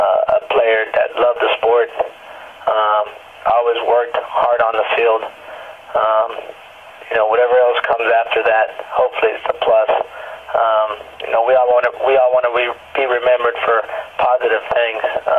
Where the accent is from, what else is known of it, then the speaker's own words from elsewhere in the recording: Medellin, Antioquia, Colombia; You know, I'm definitely very proud that I'm from Medellin, and I love my country. It's a beautiful country